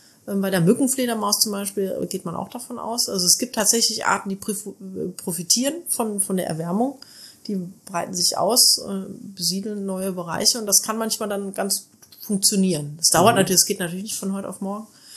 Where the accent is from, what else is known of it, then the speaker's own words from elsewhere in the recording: North Rhine-Westphalia, Germany; Ja, es ist nicht so wie bei uns im Ruhrgebiet hier.